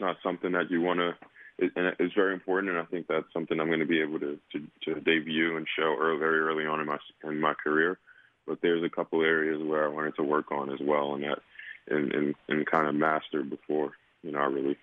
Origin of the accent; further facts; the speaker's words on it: Harlem, New York, United States; Obviously, Harlem shaped who I was as a young man growing up in Harlem.